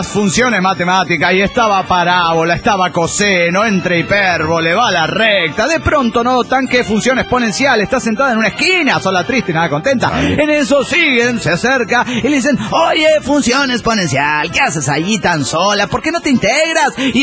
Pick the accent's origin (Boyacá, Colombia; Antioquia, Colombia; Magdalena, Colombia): Boyacá, Colombia; Tunja; de Tunja, Colombia.